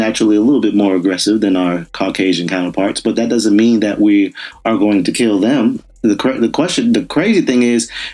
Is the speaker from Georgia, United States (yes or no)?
no; West Palm Beach, Florida, United States; I was in eighth grade. And, you know, I'm from West Palm Beach.